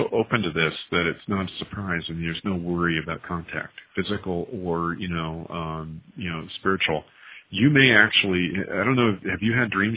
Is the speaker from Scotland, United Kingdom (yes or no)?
yes; Scotland, United Kingdom; Hey, you know, I'm Scottish. Come on. At least I don't wear a skirt.